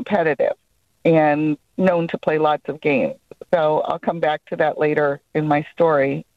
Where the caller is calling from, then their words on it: North Carolina, United States; Well, I'm calling you from North Carolina, but I live in New Jersey.